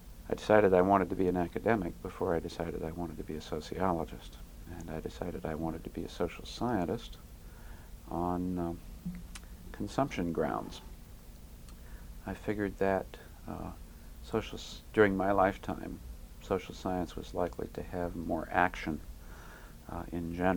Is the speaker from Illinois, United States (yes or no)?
no; California, United States; also born or lived in East Texas; My father and mother owned newspapers in East Texas, and we moved from East Texas shortly after my father died in the late 1930s to California. I was an only child, and so I grew up as a only child in a female-headed household